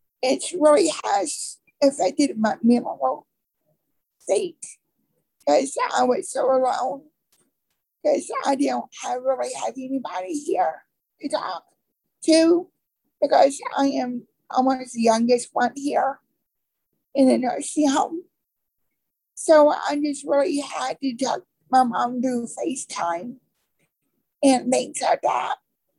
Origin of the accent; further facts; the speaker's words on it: Greenfield, Oklahoma, United States; So I am from Greenfield, Oklahoma. It's a small farm community. So I'm a country girl, you could say. So I have been raised by my parents